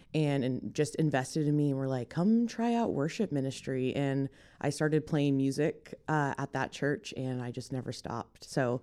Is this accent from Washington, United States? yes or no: yes; Camas, Washington, United States; I went to a small community church where I grew up in Camas, Washington